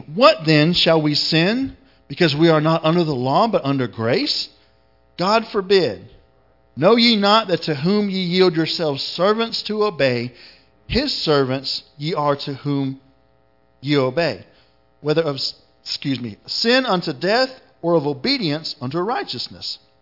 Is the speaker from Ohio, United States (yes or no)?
no; Florida, United States; I could relate to that because I'm from Florida.